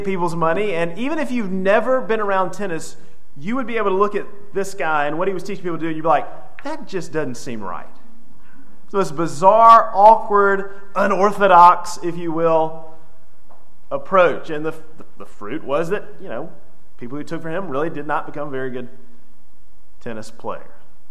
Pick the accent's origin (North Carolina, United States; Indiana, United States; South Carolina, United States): North Carolina, United States; Elkin; I remember growing up in Elkin. Have I ever mentioned that I grew up in Elkin? I think I have. But growing up in Elkin